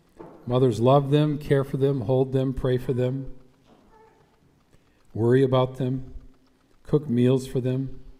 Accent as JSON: {"language": "English", "town": "Detroit", "region": "Michigan", "country": "United States", "tie": "born or raised there", "said": "And when I was growing up in Detroit, we saw these two programs."}